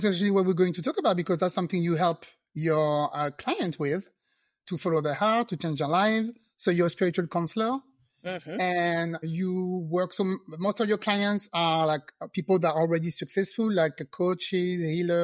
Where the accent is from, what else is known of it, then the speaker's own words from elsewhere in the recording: France; English is a second language; also born or lived in Germany / England; now in United States; I grew up in France. Mm-hmm. Was born there and grew up there.